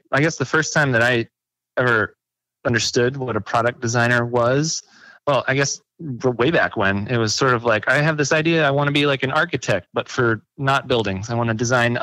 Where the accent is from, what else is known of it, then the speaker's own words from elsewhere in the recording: Billings, Montana, United States; but I'm a native Montana and I'm from Billings, and so I got a good scholarship to MSU.